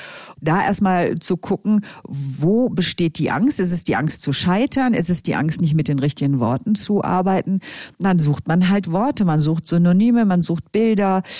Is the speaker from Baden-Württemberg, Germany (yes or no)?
no; Cologne, North Rhine-Westphalia, Germany; Ich komme ja eigentlich aus Köln und ich finde Eishockey schon immer toll.